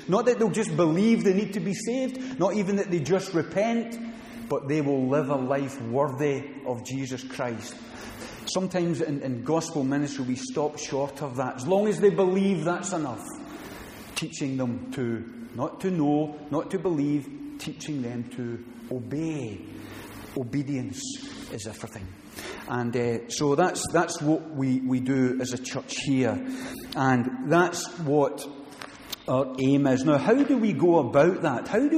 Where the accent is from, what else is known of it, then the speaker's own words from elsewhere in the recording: Scotland, United Kingdom; And I speak as a Scotsman.